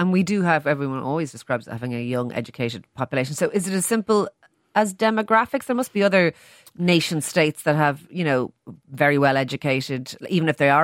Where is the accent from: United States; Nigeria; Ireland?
Ireland; because I'm looking for sort of praise here in a way as an Irish person